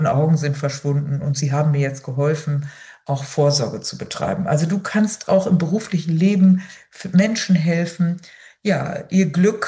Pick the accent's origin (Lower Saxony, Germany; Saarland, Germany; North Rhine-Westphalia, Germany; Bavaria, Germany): Lower Saxony, Germany; ich komme aus dem Emsland